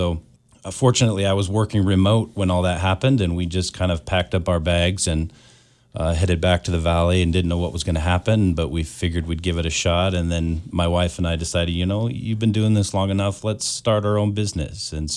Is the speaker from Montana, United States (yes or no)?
yes; Columbia Falls, Montana, United States; I graduated in 1997, played basketball, did the whole sports thing, loved growing up in Columbia Falls, and, you know, spread my wings and flew a little bit after high school.